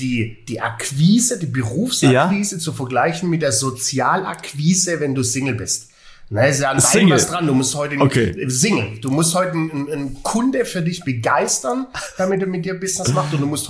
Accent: Baden-Württemberg, Germany; da geht mir als Schwabe doch das Herz auf

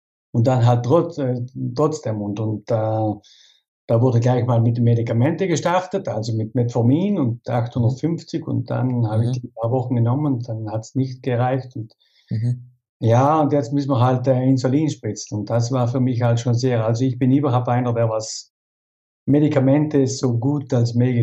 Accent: Klobenstein, Trentino-Alto Adige, Italy; bin Südtirol in Klobenstein.

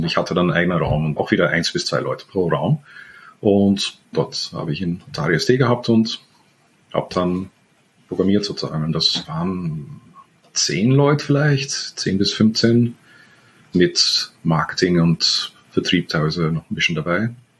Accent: Netherlands; accent: Viennese; Habe auch übrigens 11 Jahre in Wien gewohnt und bin mit einer Wienerin verheiratet, deswegen habe ich einen Wiener Akzent. Aber auf jeden Fall bin aufgewachsen in den Niederlanden

